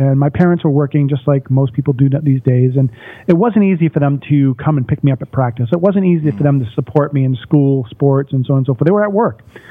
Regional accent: Massachusetts, United States; I'm this guy that born and raised in the East Coast, Boston, Massachusetts, outside of Boston area, in a small little mill town.

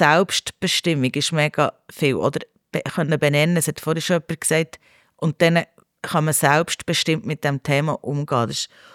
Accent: Ticino, Switzerland; Also bei uns im Tessin hat es ja Esel.

